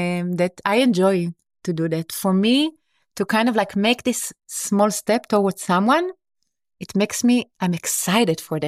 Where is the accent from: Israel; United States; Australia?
Israel; Sde Boker, Southern District; I was born in Israel, in the desert, in Sde Boker, where I kind of like, I spent my first years of my life.